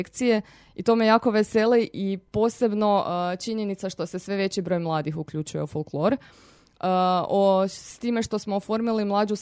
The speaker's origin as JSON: {"language": "Croatian", "town": "Nedelišće", "region": "Međimurje County", "country": "Croatia", "said": "S godinama sam primijetila da je interes slabio, ne samo kod nas u Nedelišću, nego općenito u Međimurju."}